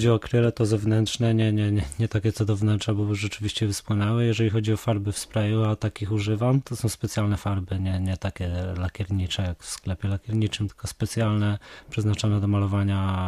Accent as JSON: {"language": "Polish", "town": "Bydgoszcz", "region": "Kuyavian-Pomeranian Voivodeship", "country": "Poland", "said": "Tak, tak, jestem z Bydgoszczy."}